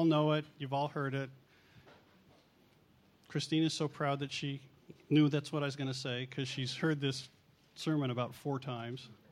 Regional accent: California, United States; We came from Southern California. They did have earthquakes.

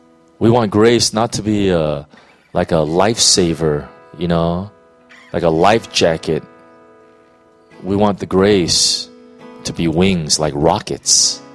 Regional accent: United States; you know, I'm American. We have something called freedom of speech, right?

